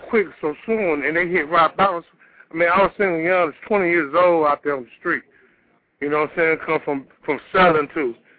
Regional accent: Detroit, Michigan, United States; I grew up in Detroit. I grew up around the game.

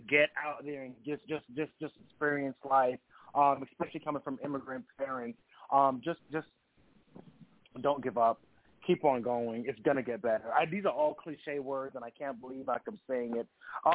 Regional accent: Brooklyn, New York, United States; now in Washington, United States; So I am a child of immigrant parents, from Jamaica immigrant parents, born in Brooklyn, New York, Flatbush, Brooklyn. Grew up in Brooklyn and all that good stuff. And relocated to D.C.

